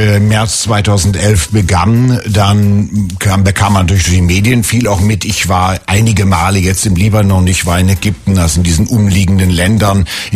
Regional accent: Northern Germany, Germany; also ich bin ja in Norddeutschland groß geworden

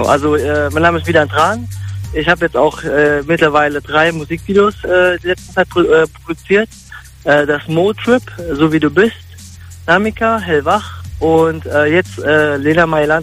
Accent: Düsseldorf, North Rhine-Westphalia, Germany; Ich komme aus Düsseldorf, bin aber gerade auf dem Weg nach Hause.

